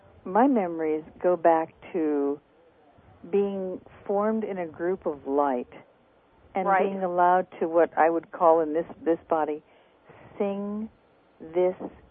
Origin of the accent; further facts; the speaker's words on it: Illinois, United States; I'm from the Chicago area.